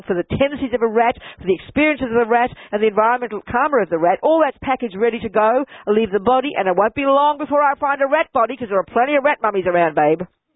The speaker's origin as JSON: {"language": "English", "country": "Australia", "said": "I am an Australian, 69-year-old, female, Buddhist nun. That's a fact. All those things. Tick the boxes, I'm all of those things. I'm American as well, actually."}